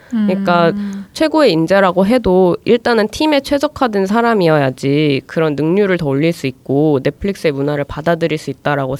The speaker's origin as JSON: {"language": "Korean", "country": "South Korea", "said": "우리 유교걸 유교보이들이 모여있는 위계질서 강한 한국 사회에도 과연 그것을 적용할 수 있느냐 이런 게 한국인으로서는 궁금하잖아요."}